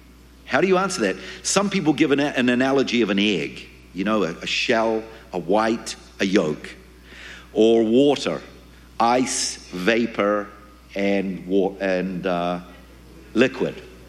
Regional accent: New Zealand; now in Israel; originally I'm from New Zealand. You can tell my accent, those of you who weren't here. That's where I was born. And about 34 years ago, I immigrated to Israel. I grew up in a Jewish family, modern, orthodox, traditional.

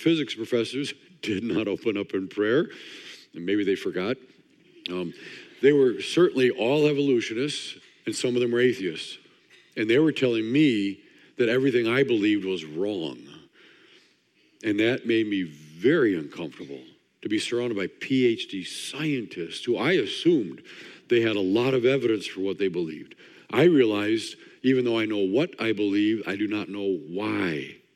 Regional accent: Wisconsin, United States

